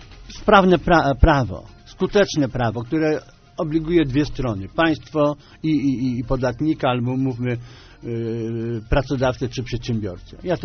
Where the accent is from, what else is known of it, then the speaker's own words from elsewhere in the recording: Krosno Odrzańskie, Lubusz Voivodeship, Poland; w Krośnie-Odrzańskim, zresztą w moim mieście, tam dzieciństwo spędziłem